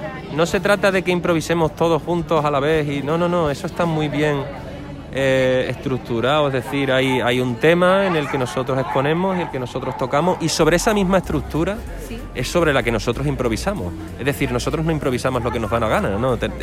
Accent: Hornachos, Extremadura, Spain; moved away as an adult; now in Badajoz, Spain; yo soy de Hornachos, nací en Hornachos hace 39 años. Llegué aquí a Badajoz con 19, o sea que llevo ya casi 20 años en Badajoz viviendo.

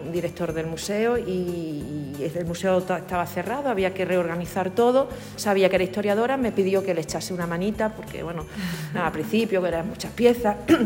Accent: Cáceres, Extremadura, Spain; also born or lived in San Vicente de Alcántara; now in Badajoz, Spain; soy de Cáceres, viví mucho tiempo en un pueblo llamado San Vicente de Alcántara. Ajá. Y ahora estoy, por circunstancias profesionales de mi marido, estoy viviendo en Badajoz, llevo ya 15 años.

